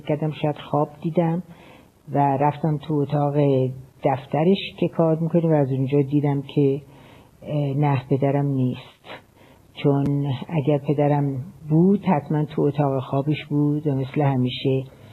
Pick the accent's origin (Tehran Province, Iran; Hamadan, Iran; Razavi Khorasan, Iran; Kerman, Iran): Tehran Province, Iran; Tehran; در تهران متولد شدم و در تا کلاس نهم متوسطه در تهران درس خوندم.